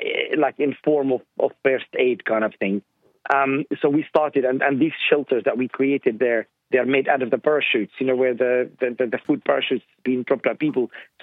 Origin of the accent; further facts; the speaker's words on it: Nablus, West Bank, Palestine; now in United Kingdom; Well, I'm originally from Nablus. I've been in the UK for over 18 years.